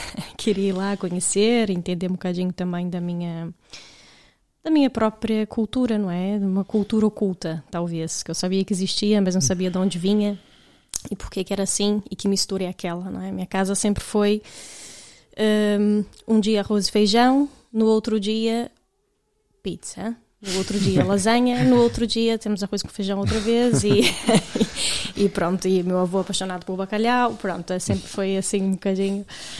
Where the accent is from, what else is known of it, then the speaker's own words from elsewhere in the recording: Brazil; born there; also born or lived in Italy; Nasci no Brasil, tenho família italiana dos dois lados, família portuguesa de um lado, e a língua na minha casa, acho que o italiano perdeu-se um bocadinho. Um bocadinho não, perdeu-se muito.